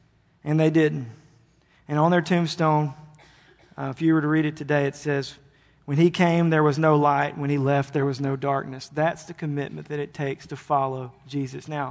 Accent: Ruston, Louisiana, United States; I grew up in Ruston. Just keep me there.

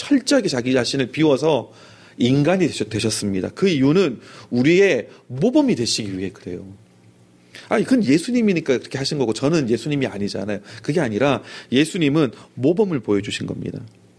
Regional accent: Gyeongsang, South Korea; 저도 이제 경상도 출신입니다만은

